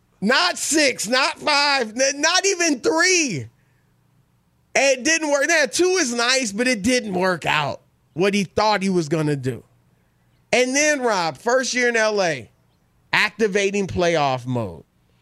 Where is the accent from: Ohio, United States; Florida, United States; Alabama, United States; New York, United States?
Ohio, United States; And look, you know I'm from Northeast Ohio where LeBron is from.